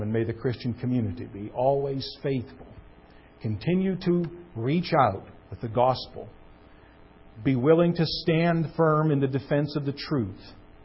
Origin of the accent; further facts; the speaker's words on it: United States; But I'm an American, and I would encourage you to do this.